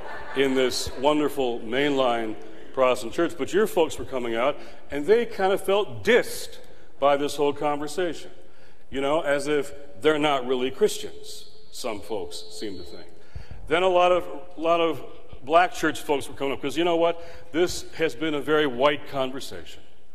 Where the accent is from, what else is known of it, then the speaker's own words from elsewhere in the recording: Detroit, Michigan, United States; I was in Detroit, my hometown, one night staying at the Days Inn